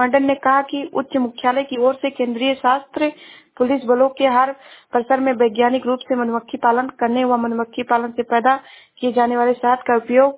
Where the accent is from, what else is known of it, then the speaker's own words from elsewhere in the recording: Uttar Pradesh, India; मैं जिला सराबस्ती से हूँ।